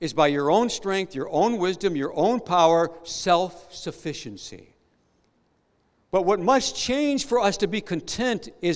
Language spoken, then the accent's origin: English; Midwest, United States; I come from a part of the United States that's known for its strong work ethic. You know, I'm from the Midwest part of the U.S., you know, and, you know, these are pull yourself up by your own bootstraps kind of people.